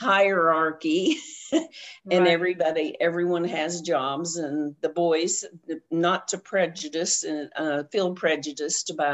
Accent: Bardstown, Kentucky, United States; born there; I was born in Kentucky, in Bardstown, Kentucky, and that is the bourbon capital of the world and America's most beautiful little town, actually.

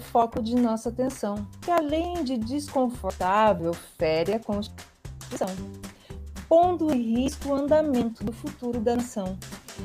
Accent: Porto União, Santa Catarina, Brazil; sou de Porto União.

